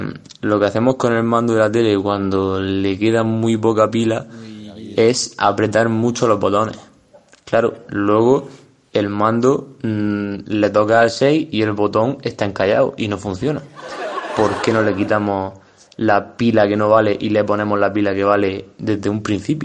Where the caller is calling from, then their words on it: Murcia, Region of Murcia, Spain; de Murcia y tenía una duda